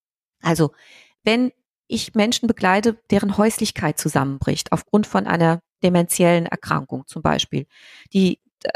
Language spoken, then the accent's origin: German; Wiesbaden, Hesse, Germany; Wir hier aus dem Wiesbadener Osten, wir kommen aus dem Land, vom Land, und es sind ungefähr über 21.000 Menschen, die in so einem ähnlichen Umfeld leben, ländlich.